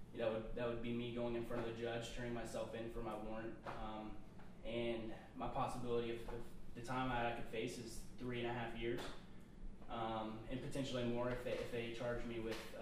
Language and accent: English; Ohio, United States; You know, I grew up with him in Ohio.